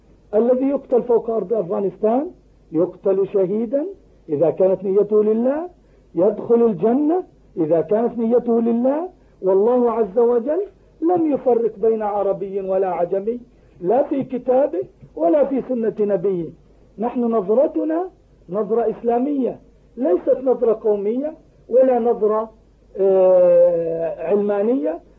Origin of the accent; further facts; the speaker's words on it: Palestine; أما فلسطين فأنا فلسطيني، أنا فلسطيني، وجرحها في أعماقي،